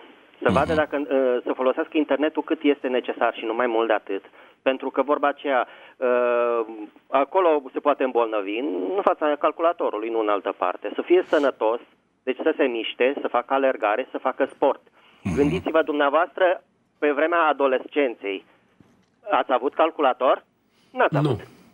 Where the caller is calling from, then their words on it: Bucharest, Romania; din București.